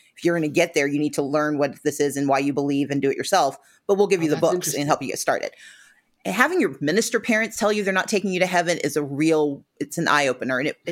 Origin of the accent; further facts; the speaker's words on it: Mississippi, United States; I grew up poor in Mississippi, which is the beginning of a blues song, I'm certain.